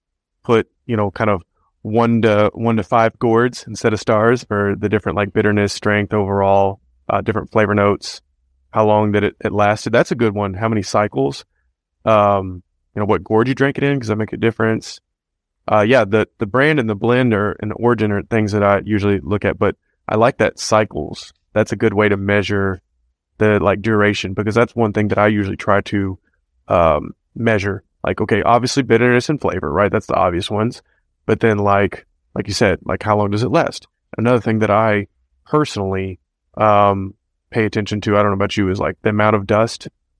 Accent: United States; I think I can say this as an American, and I'm sure you'll agree, we're very individualistic.

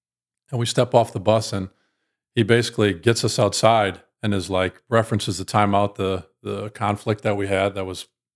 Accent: Brown Deer, Wisconsin, United States; And I was like, look, I'm from Brown Deer. I'm definitely tougher than a Fondy guy

